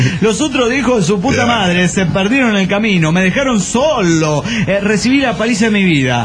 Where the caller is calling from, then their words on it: Bariloche, Río Negro, Argentina; de Bariloche, Argentina.